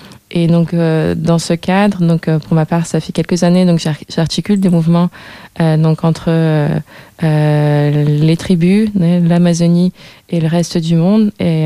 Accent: France; je suis française

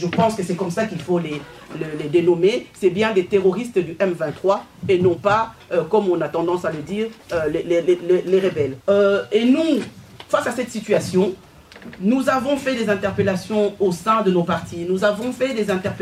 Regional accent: DR Congo; nous sommes, oui, belges d'origine congolaise, nous sommes des mandataires belges, oui, mais nous sommes quand même aussi des Congolais.

